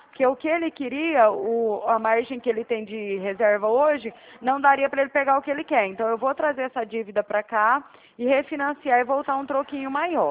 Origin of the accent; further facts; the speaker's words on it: Uberaba, Minas Gerais, Brazil; Eu sou lá de Uberaba, mas tô morando aqui. Pode ver que até o meu telefone é DDD34.